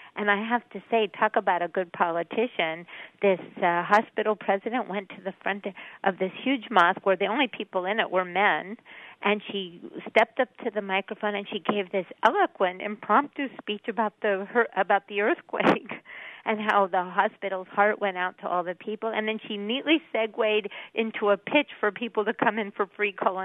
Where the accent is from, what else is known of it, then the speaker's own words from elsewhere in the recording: Ohio, United States; moved away as an adult; now in New York, United States; I grew up in Ohio, but I moved to New York when I was 21 or 22 after college.